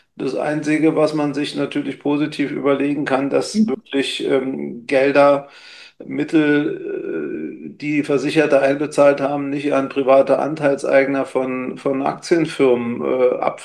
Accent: Germany; moved away as an adult; ich bin in der DDR groß geworden

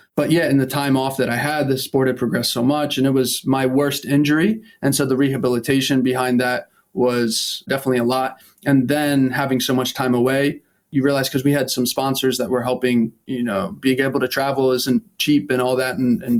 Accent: Pennsylvania, United States; Because I was used to also growing up outside of Philadelphia

